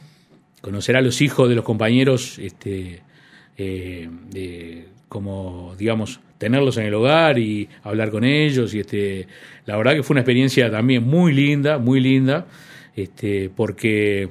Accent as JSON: {"language": "Spanish", "region": "Montevideo", "country": "Uruguay", "said": "uno habla como montevideano de Montevideo y el interior"}